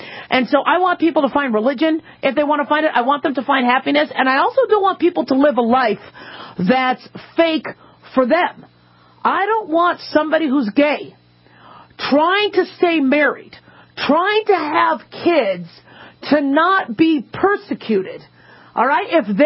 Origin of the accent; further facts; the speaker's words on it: Los Angeles, California, United States; I was born in California. I'm from L.A. Originally, and I love that state.